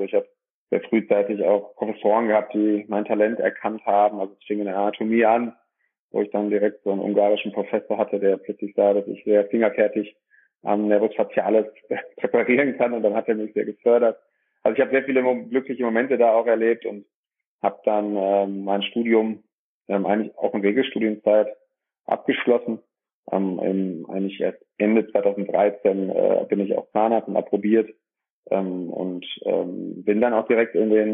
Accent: Dorsten, North Rhine-Westphalia, Germany; komme aus den schönen Dorsten, einer kleinen und mittelgroßen Stadt, 90.000 Einwohner, welches zwischen dem Münsterland und dem Ruhrgebiet liegt, im Kreis Recklinghausen. Bin hier geboren

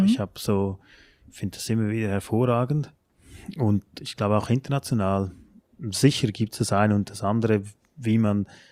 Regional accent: Switzerland; Für mich, auch als Schweizer Trainer, als ich noch nicht in Deutschland gearbeitet habe

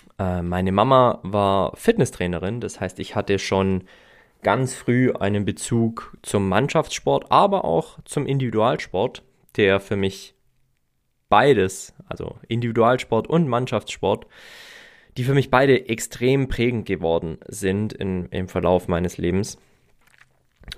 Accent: Herrenberg, Baden-Württemberg, Germany; Ich durfte ein Gymnasium besuchen hier in der Nähe von Stuttgart. Herrenberg ist mein Heimatort und ging da aufs Gymnasium.

